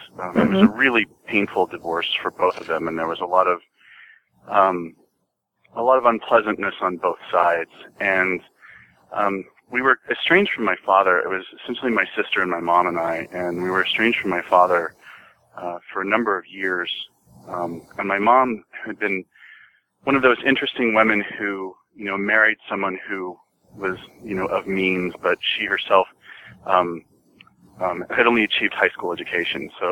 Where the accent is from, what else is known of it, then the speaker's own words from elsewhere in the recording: Idaho, United States; also born or lived in Kansas; I was born in Kansas, but I only lived there up until I was about a year old, and I'm pretty much raised exclusively in Idaho, which we joke now, and we actually refer to Idaho as being more Utah than Utah is. It was a very Mormon upbringing.